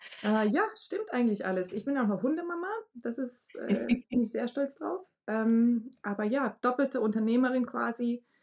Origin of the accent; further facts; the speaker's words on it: Bosnia & Herzegovina; also born or lived in Germany; now in Sarajevo, Bosnia and Herzegovina; Ich bin gebürtige Bosnierin, wohne auch in Bosnien, in Sarajevo mit meinem Mann, der Deutscher ist.